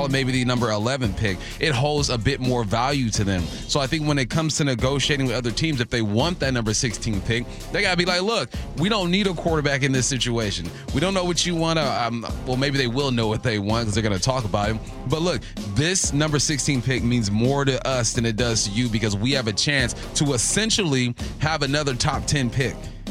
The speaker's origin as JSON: {"language": "English", "region": "California", "country": "United States", "said": "yes, I said the 405. I'm from California. That's what we say it."}